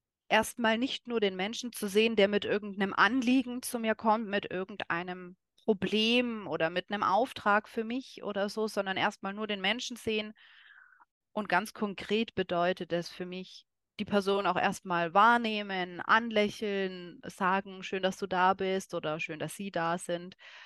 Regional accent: Nuremberg, Bavaria, Germany; now in Tautenbronn, Germany; Gebürtige Nürnbergerin, jawohl.

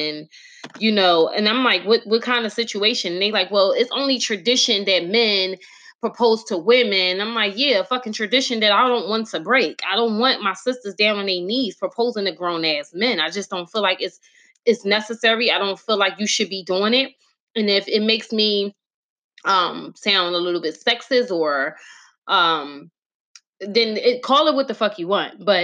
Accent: Philadelphia, Pennsylvania, United States; But those that don't know, I'm from Philly, born and raised.

